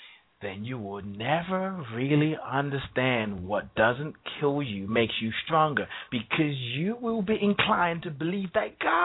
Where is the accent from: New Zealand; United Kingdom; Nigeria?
Nigeria; My mom is a Christian, my dad is a Muslim. So I grew up in Nigeria.